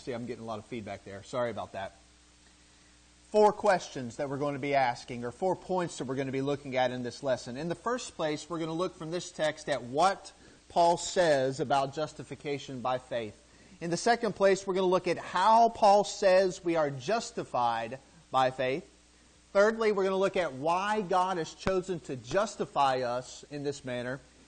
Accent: St. Augustine, Florida, United States; moved away; We are originally from St. Augustine, Florida, but we've lived all over the place. We've lived in most of our adult lives out on the West Coast in the Seattle, Washington area.

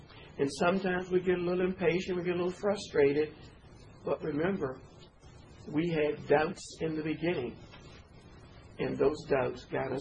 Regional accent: Missouri, United States; I just say to them, I'm from Missouri. You got to show me.

